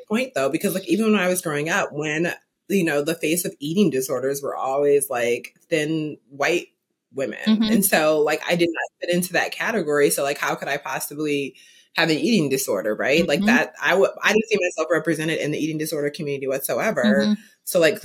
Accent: Milwaukee, Wisconsin, United States; now in Brooklyn, United States; So I currently live in Brooklyn, New York, but I grew up in the Midwest in Milwaukee, Wisconsin.

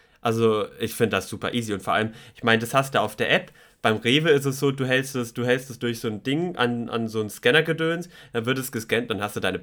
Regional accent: Baden-Württemberg, Germany; ich bin geizig, ich bin Schwabe, ich nehme alles mit, was geht.

